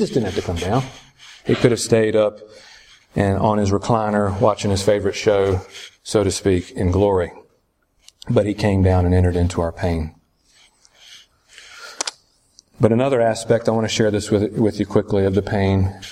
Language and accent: English; the South, United States; well, I mean, I'm a Southerner, so it comes kind of natural.